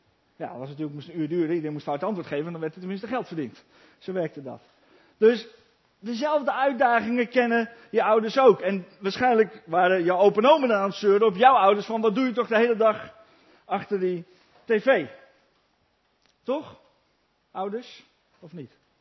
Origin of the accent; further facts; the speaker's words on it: Almelo, Overijssel, Netherlands; Ik kom dus uit Friesland. Ik ben geboren hier in de buurt, Zwifterband, opgegroeid in Almelo.